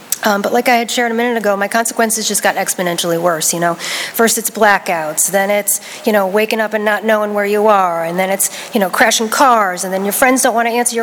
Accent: Middletown, Connecticut, United States; I grew up in Connecticut, in Middletown, Connecticut.

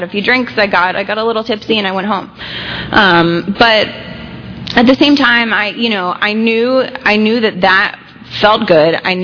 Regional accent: New York, United States; I grew up in New York, and I hear people say this a lot, that they just felt really weird growing up.

